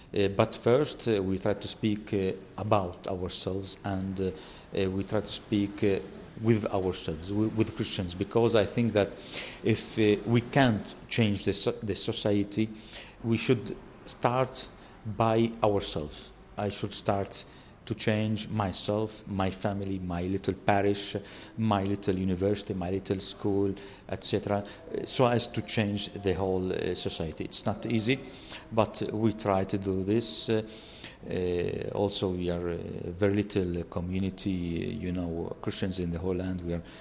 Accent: Bethlehem, West Bank, Palestine; I'm from Bethlehem. I'm from the Melkite Catholic parish in Bethlehem. And I studied in Rome, theology, canon law, and I teach here in Bethlehem

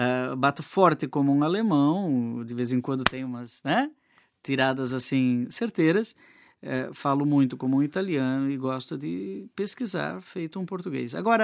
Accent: Brusque, Santa Catarina, Brazil; na minha cidade natal, lá em Brusque, em Santa Catarina

